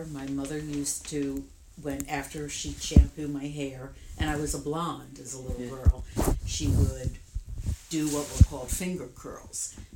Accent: Philadelphia, Pennsylvania, United States; born there; also born or lived in San Diego; Well, I was born in Philadelphia. That's where Mimi is from.

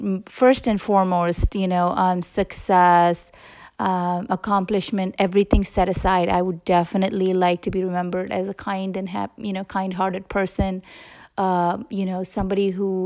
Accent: India; moved away; We're of Hindu belief, and we come from India.

